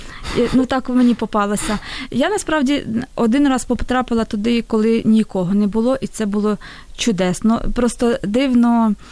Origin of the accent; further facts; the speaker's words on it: Western Ukraine, Ukraine; я з Західної України, в нас там